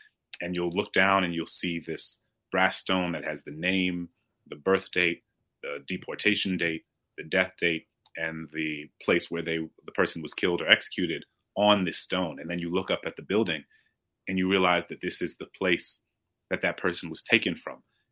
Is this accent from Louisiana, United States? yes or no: yes; New Orleans, Louisiana, United States; She knew that I was Black American, that I was the descendant of enslaved people, that I was from New Orleans, which was once the largest, busiest slave market in the country.